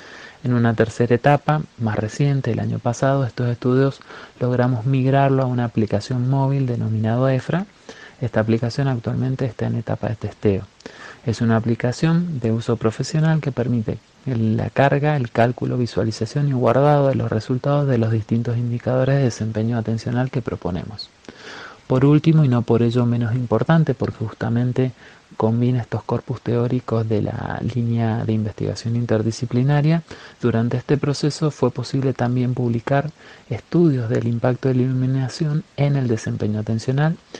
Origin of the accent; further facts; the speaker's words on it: Argentina; soy argentino, diseñador industrial y doctor en medio ambiente visual e iluminación eficiente